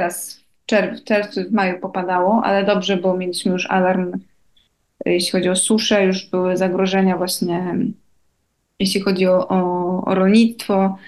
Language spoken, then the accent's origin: Polish; Tricity, Pomeranian Voivodeship, Poland; now in Spain; Mamy akurat, no my jesteśmy z Trójmiasta, więc mamy bezpośrednie połączenia i z dwóch linii lotniczych